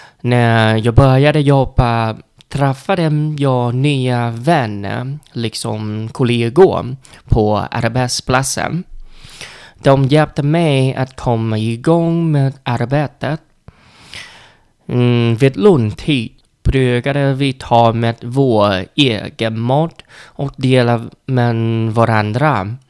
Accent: Vietnam; Swedish is a second language; now in Sweden; Jag är en vietnames som bor i Sverige och lär mig svenska.

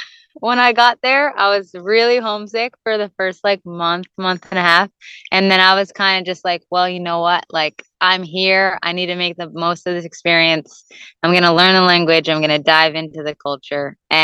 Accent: New Jersey, United States; obviously being born and raised in Jersey. I started my career there.

